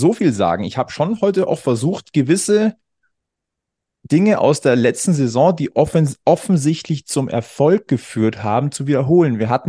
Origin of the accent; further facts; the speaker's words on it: Munich, Bavaria, Germany; born there; Ich bin ein geborener Münchner.